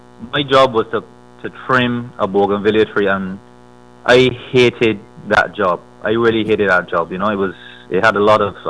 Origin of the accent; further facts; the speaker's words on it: Barbados; basically, I grew up in Caribbean island of Barbados, a beautiful Caribbean island.